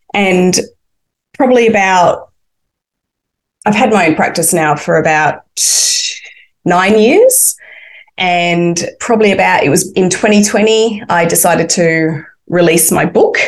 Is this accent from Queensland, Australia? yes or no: yes; Brisbane, Queensland, Australia; also born or lived in United Kingdom; now in Melbourne, Australia; because I lived in the UK for 11 years, moved back to Australia, moved to Melbourne because even though I'm from Brisbane, I moved to Melbourne